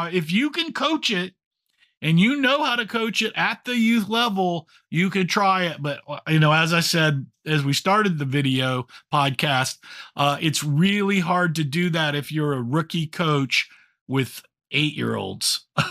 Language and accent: English; Texas, United States; I'm from Texas, and so air raid spread stuff to us and how we run spread here, it's not power spread.